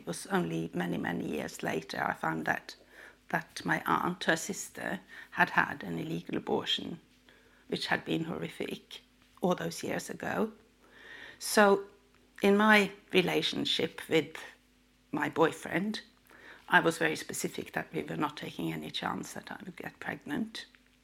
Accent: Norway; moved away as an adult; now in Cardiff, United Kingdom; Okay, so I'm from Norway. I came to Cardiff to go to university back in 1966 and have lived here ever since.

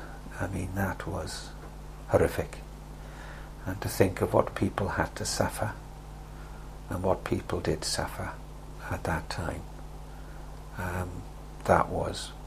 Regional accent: Wales, United Kingdom; Being a Welshman

